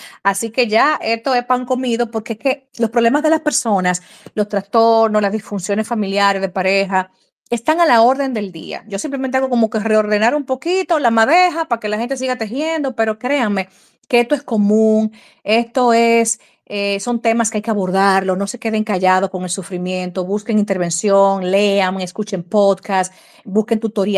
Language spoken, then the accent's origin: Spanish; Cibao, Dominican Republic; Soy una señora del Cibao, del campo